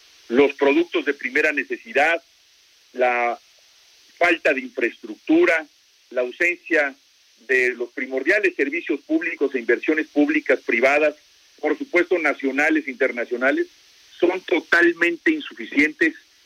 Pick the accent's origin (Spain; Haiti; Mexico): Mexico; ese pueblo hermano requiere siempre del respaldo de nosotros como mexicanos